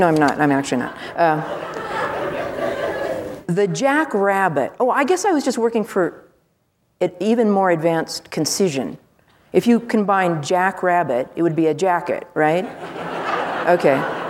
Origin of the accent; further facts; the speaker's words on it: California, United States; I'm from the desert also, but not from this desert. I'm from the Mojave Desert in California.